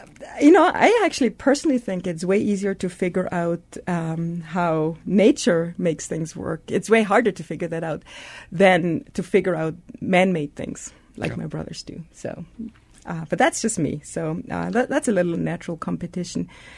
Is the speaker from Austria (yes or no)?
yes; Austria; I grew up in Austria as the youngest of three kids.